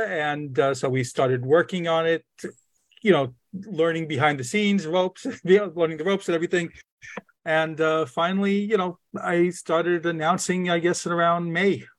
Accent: Brooklyn, New York, United States; I grew up in Brooklyn. I'm a Brooklyn boy.

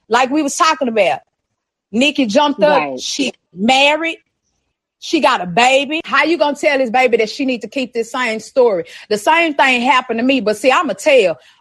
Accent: Dallas, Texas, United States; Hey, I'm from Dallas, Texas. Dallas, Texas. Yes, ma'am.

